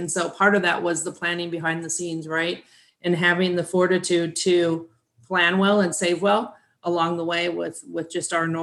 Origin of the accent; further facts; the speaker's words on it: Midwest, United States; I grew up in the Midwest, small community, small town